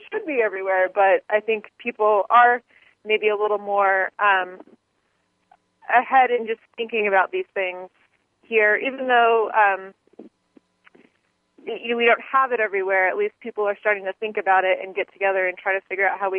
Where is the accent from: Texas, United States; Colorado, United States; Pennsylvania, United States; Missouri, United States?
Colorado, United States; I have been here off and on for 20 years, I would say, but I'm originally from Colorado, and that's where I started gardening